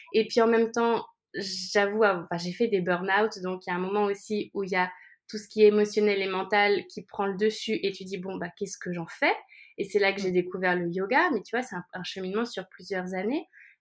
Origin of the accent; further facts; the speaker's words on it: France; now in Barcelona, Spain; j'ai 30 ans, j'habite à Barcelone. Je suis française, mais j'habite à Barcelone.